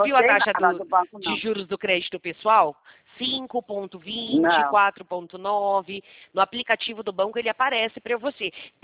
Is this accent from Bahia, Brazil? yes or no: no; São Paulo, Brazil; Eu sou de São Paulo, Janeide. Eu fico aqui em São Paulo, uma cidade chamada Americana.